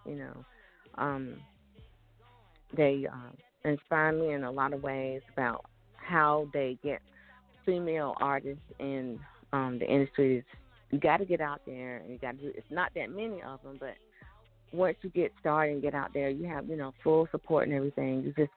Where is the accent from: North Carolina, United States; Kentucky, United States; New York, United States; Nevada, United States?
North Carolina, United States; I'm from North Carolina.